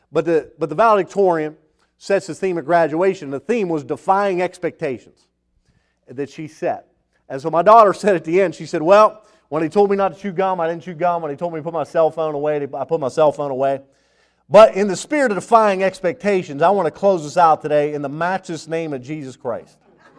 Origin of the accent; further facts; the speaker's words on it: Brighton Township, Pennsylvania, United States; from Beaver, so which is where I'm from. I'm from Brayton Township, and I went to Beaver.